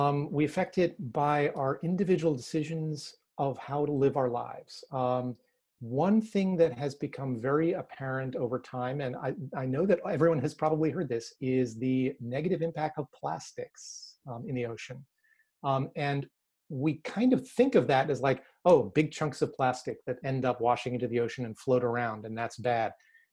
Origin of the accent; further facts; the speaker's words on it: New York, United States; I grew up in New York and in New York State. Grew up in the suburbs of New York City